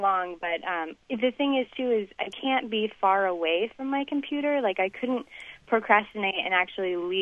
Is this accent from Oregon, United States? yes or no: yes; Oregon, United States; I'm actually originally from Oregon, and so maybe, just like Mark, so maybe there's a bunch of procrastinators in Oregon.